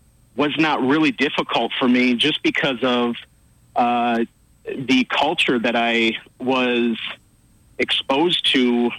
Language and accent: English; Duluth, Minnesota, United States; And it just so happens I'm from Minnesota. I'm from Duluth.